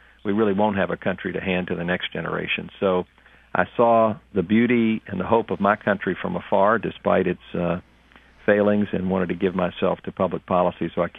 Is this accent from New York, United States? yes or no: no; Chesapeake, Virginia, United States; Well, I grew up in Chesapeake, Virginia. It's a city nestled in between Norfolk and Virginia Beach on the south side of Virginia.